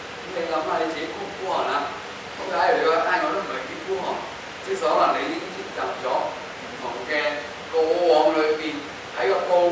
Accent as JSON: {"language": "Cantonese", "country": "China", "said": "即係我哋中國人咧就叫訓古人的事。"}